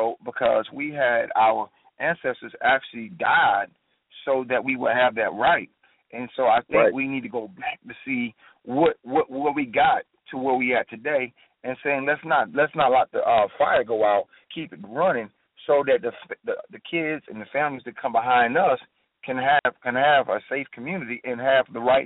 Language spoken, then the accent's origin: English; Elizabeth, New Jersey, United States; also born or lived in Georgia; now in North Carolina, United States; I was raised in New Jersey. I went to school in Georgia, Savannah, Georgia, and I wound up moving to North Carolina, and I've been here ever since.